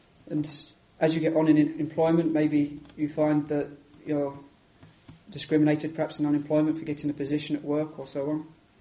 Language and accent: English; England, United Kingdom; now in Wales; I moved to Wales as an Englishman